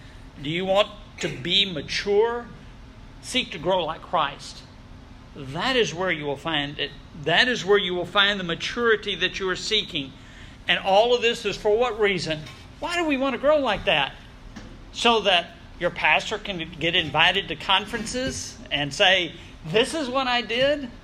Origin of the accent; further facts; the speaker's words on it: the South, United States; I just tell him, it's because I'm from the South like Paul was, and we just speak different.